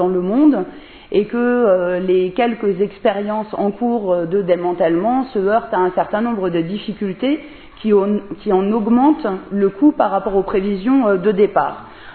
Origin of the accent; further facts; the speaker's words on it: Auvergne-Rhône-Alpes, France; Moi, je viens de la Drôme, il y a Tricastin, par exemple